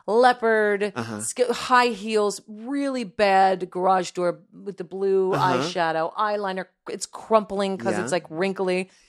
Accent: New Jersey, United States; My mother's from Brooklyn. Yeah. I grew up in New Jersey.

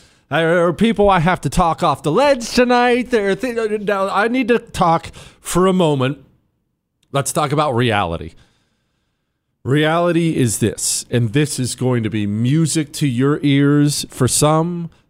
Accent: Iowa, United States; Jesse, I grew up in Iowa.

